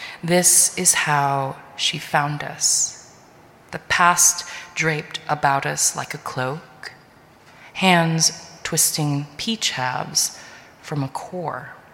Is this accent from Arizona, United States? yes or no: no; California, United States; We're both from California, where we are kind of residing right now in this moment of convergence, but previously we were kind of closer to the East Coast.